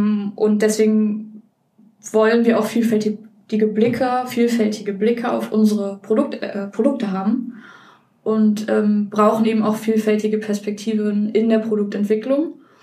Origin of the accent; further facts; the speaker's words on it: Duisburg, North Rhine-Westphalia, Germany; ich bin aus Duisburg, also ich bin im Westen sozusagen groß geworden